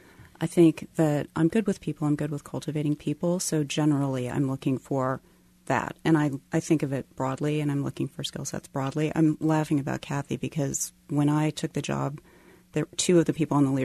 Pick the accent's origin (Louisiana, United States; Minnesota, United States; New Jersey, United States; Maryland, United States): Maryland, United States; now in Kansas City, United States; Sure. I grew up in Maryland and I got an internship at the Virginian Pilot